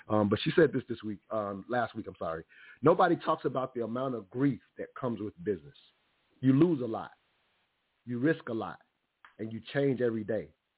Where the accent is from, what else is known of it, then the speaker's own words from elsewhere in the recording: South Carolina, United States; I'm from South Carolina. That's why I grew up 18 years.